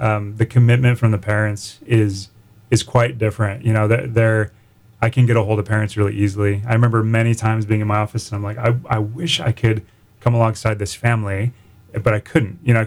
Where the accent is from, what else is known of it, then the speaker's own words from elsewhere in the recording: San Diego, California, United States; Yeah, so I was in San Diego I grew up in San Diego.